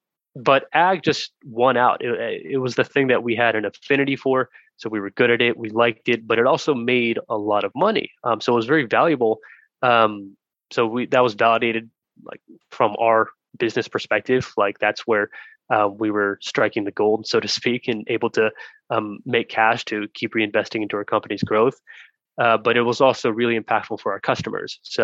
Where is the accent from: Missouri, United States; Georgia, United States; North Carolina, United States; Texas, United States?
Texas, United States; I grew up in Texas, like I mentioned, and I grew up on one of my childhood friend's ranch with him.